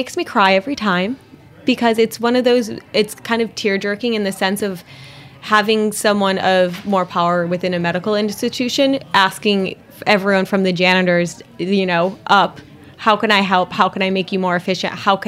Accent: Pinconning, Michigan, United States; but I grew up in a small town in Michigan, Pinconning, Michigan

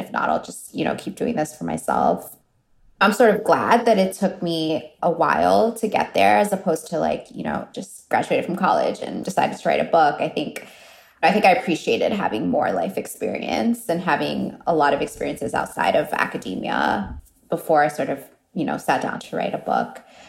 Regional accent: Miami, Florida, United States; I grew up in Miami, but I also just grew up feeling very different from a lot of the people around me too

